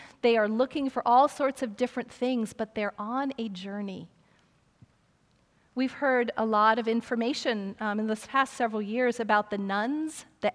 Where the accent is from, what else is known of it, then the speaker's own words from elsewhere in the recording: Ohio, United States; I'm from Ohio. You know, what do I do now?